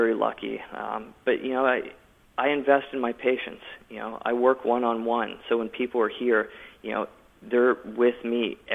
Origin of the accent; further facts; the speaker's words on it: Pittsburgh, Pennsylvania, United States; We're both from Pittsburgh, so yeah, I'm sure it'll happen.